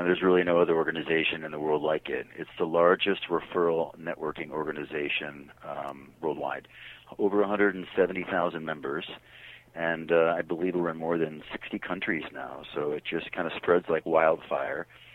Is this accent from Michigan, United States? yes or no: yes; Detroit, Michigan, United States; now in New York, United States; For me specifically, I'm not a New Yorker. I'm born and raised in Detroit, so I didn't really know very many people here.